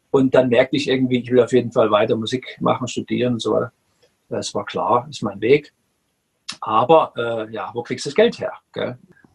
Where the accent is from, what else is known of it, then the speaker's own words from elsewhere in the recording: Dresden, Saxony, Germany; born there; ich bin im Osten geboren, in Dresden damals